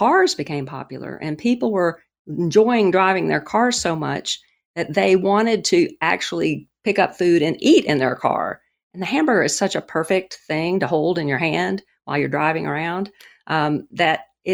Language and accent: English; the South, United States; And you know, I grew up in the South. I had never actually had a cream soda.